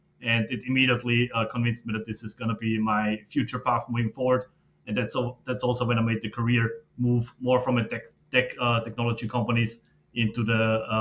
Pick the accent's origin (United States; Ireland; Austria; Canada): Austria; I'm originally from Austria and Europe.